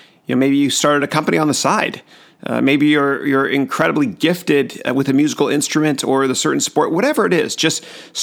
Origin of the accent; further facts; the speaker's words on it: Toronto, Ontario, Canada; And so what I did was, I'm originally from Toronto